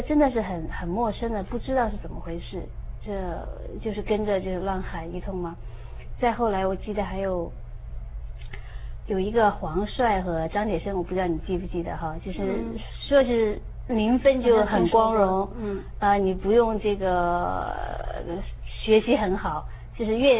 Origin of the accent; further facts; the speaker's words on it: Hunan, China; 我家乡在湖南湘西北，就是洞庭湖，离洞庭湖不是很远。